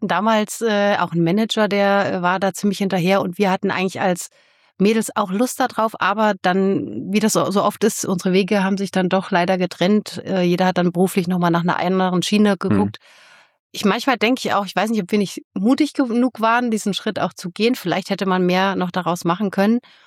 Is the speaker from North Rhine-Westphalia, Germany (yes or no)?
no; Fulda, Hesse, Germany; born there; Ich komme aus der Gegend. Bin in Fulda geboren.